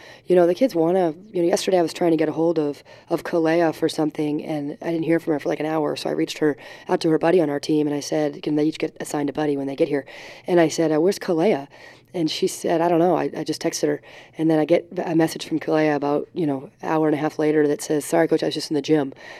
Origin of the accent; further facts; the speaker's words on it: Northeast, United States; First of all, I'm from the Northeast, so I'm allowed to be a Patriots fan, right?